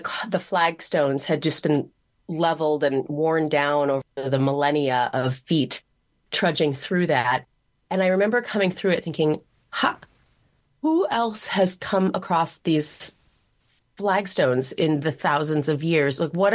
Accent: Minnesota, United States; And I said, you know, I'm from Minnesota.

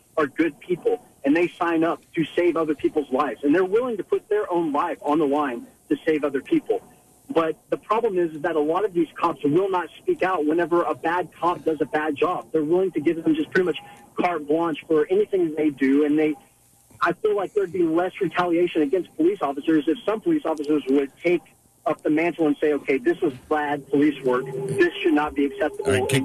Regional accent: Dallas, Texas, United States; I'm from Dallas. I've been down here for 7 years.

